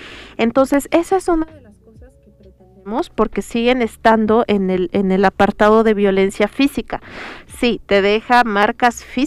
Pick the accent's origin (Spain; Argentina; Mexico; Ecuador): Mexico; Oaxaca; Mariscala está a media hora de mi pueblo.